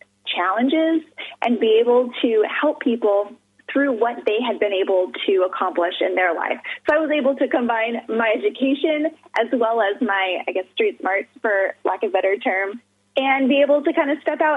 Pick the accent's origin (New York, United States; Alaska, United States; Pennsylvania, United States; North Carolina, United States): Alaska, United States; So I grew up in Alaska, and I wanted to get out of Alaska so bad.